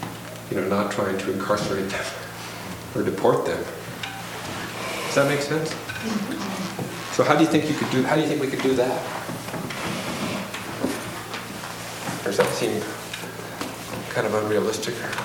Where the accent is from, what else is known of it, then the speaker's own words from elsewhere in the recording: Mercer Island, Washington, United States; I grew up on Mercer Island, which is a wealthy suburb of Seattle.